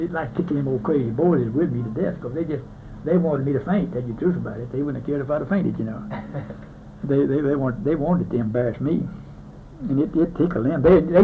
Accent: Huntsville, Alabama, United States; and said I was from Huntsville, you know

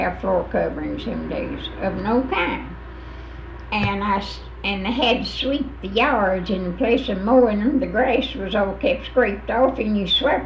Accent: Mississippi, United States; born there; Now, I was born in Simpson County. About, not further than, I see about 7 or 8 miles from here.

